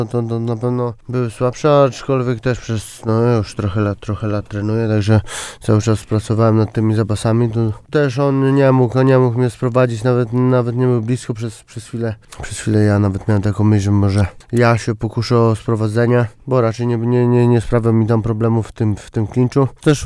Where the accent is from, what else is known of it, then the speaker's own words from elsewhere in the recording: Ostróda, Warmian-Masurian Voivodeship, Poland; Lubię się bić nad jeziorem, no bo w sumie ja jestem stąd